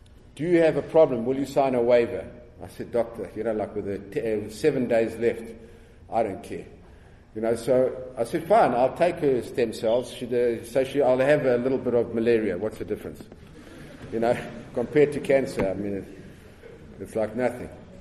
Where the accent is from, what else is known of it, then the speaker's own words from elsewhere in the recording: Texas, United States; And I'm from Texas, and I've got non-Hodgkin's lymphoma.